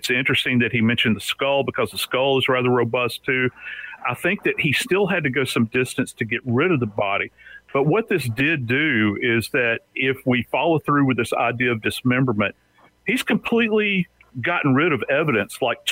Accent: New Orleans, Louisiana, United States; I'm from New Orleans originally.

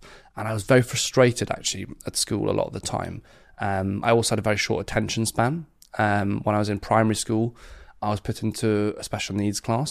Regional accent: Wales, United Kingdom; I was brought up and born and brought up in West Wales. I lived on a little small holding. My parents, not farmers actually, often people assume they would be a farming background. My dad, a policeman. My mum worked in the bank.

